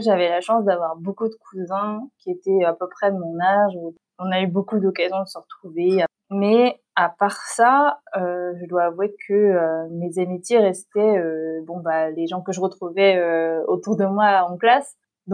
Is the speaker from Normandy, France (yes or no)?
no; Île-de-France, France; j'ai habité dans la région parisienne, dans l'Est parisien. J'étais une des seules... asiatique d'origine dans l'école.